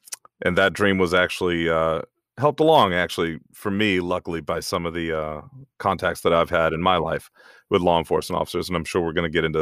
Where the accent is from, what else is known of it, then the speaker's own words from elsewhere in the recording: New York, United States; also born or lived in Huntsville, Alabama / Germany; I was born in Huntsville, Alabama, and, raised in Germany. I'm an army brat, so we moved around quite a bit. My father spent 21 years in the army. We ended up settling in upstate New York. That's where I went to high school